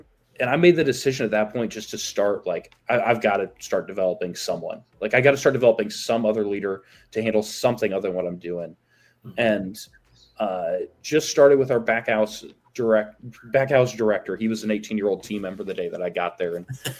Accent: Midwest, United States; You know, growing up in the Midwest, you're in this little bubble

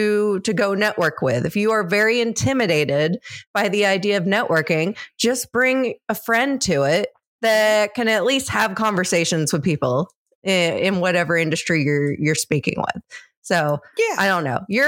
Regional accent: West Virginia, United States; You can only imagine the things that I get when I say I grew up in West Virginia, which none are accurate to where I grew up.

